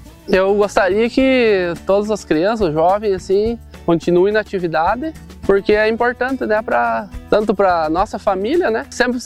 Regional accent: Campos Borges, Rio Grande do Sul, Brazil; sou aqui de São José, localidade aqui do interior de Campos Borges, associado à unidade da Cotriel de Campos Borges.

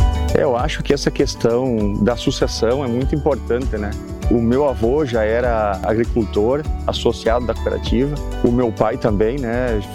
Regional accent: Espumoso, Rio Grande do Sul, Brazil; eu sou da comunidade da Costa do Jacuí, município de Espumoso.

